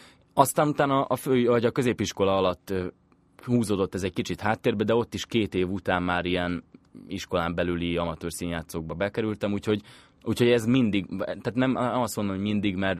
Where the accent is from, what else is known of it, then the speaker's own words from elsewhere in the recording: Budapest, Hungary; Én budapesti vagyok, de a fél életemet vidéken töltöttem, mert volt egy Pestől 50 kilométerre levő kis parasztházunk